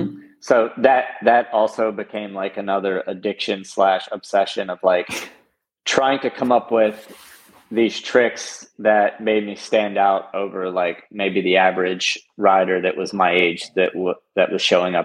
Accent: Louisiana, United States; I was from Louisiana, and a lot of the industry was in California

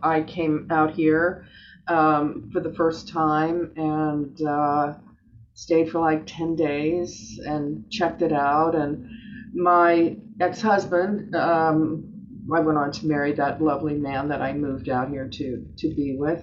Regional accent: Pennsylvania, United States; Northwestern Pennsylvania, a very small town, very small town girl, let me just tell you.

